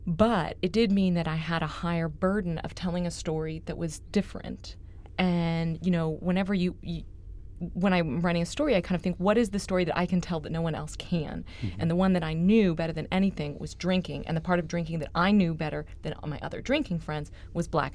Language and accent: English; Dallas, Texas, United States; And one part is the part of growing up in the Park Cities. And, you know, one of the reasons that my Dallas story is important to my drinking story is that when I was a kid